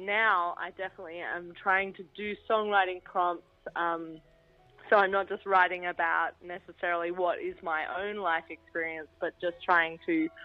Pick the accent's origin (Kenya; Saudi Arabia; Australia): Australia; trying to find my identity as an Australian that doesn't have, much of my cultural background is just English.